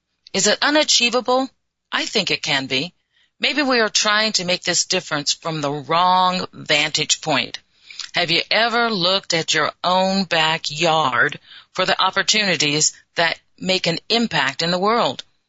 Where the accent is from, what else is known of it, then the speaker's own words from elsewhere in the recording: South Dakota, United States; we're both from South Dakota, and you guys are getting snow, and I'm in California, so I'm kind of warm right now.